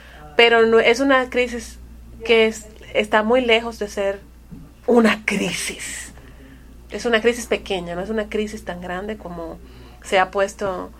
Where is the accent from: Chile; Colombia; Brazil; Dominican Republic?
Dominican Republic; entonces no les va a ser tan fácil ganar República Dominicana. No, si fuera béisbol, sí te digo. En mi país se juega béisbol descalzo.